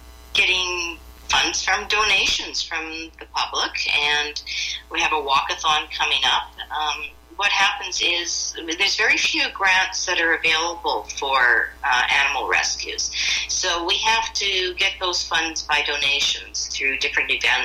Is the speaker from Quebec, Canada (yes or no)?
no; Saskatchewan, Canada; You know, I'm from Saskatchewan, and we never had coyotes.